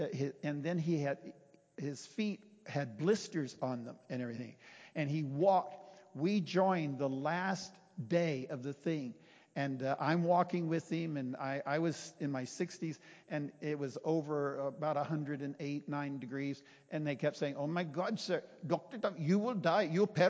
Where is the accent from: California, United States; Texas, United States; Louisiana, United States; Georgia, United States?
Texas, United States; We met in Chicago, right? I'm from Texas.